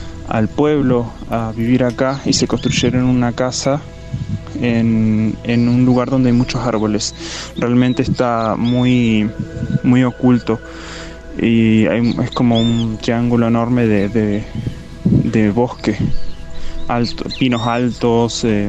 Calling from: Argentina; Yo vivo en Argentina, en la provincia de Entre Ríos, en la ciudad de Libertador San Martín, y es un pueblito chiquito dentro de todo. Es una comunidad más que nada adventista

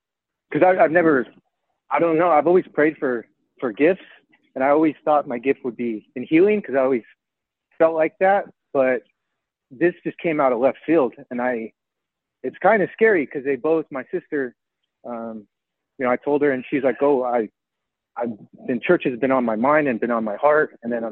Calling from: Hayward, California, United States; I'm calling from Hayward, California.

